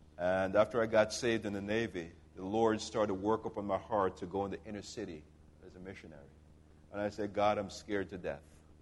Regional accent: Jamaica; You know, I was brought up in Jamaica, out in the country.

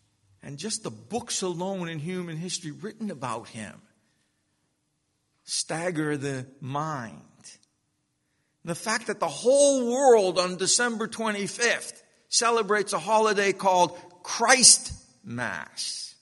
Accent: Medford, Massachusetts, United States; I was brought up in Medford, and my wife was brought up in Medford, Mass.

